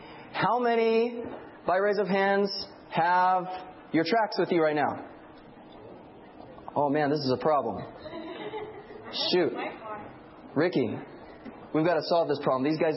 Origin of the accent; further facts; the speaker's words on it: California, United States; even though I'm from Central California